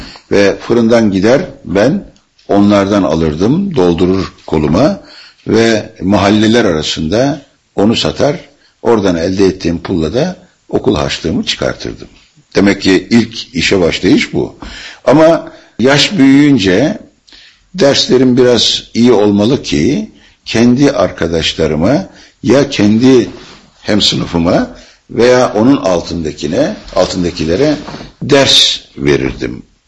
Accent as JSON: {"language": "Turkish", "town": "Kuşadası", "region": "İzmir", "country": "Turkey", "tie": "born there", "said": "ben Türkiye'nin İzmir'e yakın batısında, garbında yani Kuşadası kasabasında 1940 yılında doğdum ve 7 yaşına kadar orada kaldım."}